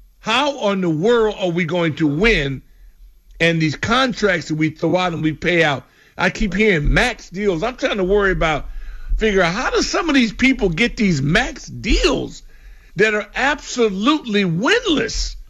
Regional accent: California, United States; I grew up out there in Orange County.

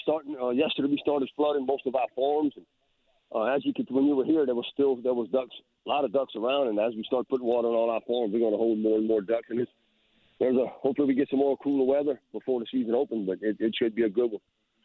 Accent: Louisiana, United States; accent: Cajun; Man, I'm from Pivotal, Louisiana.

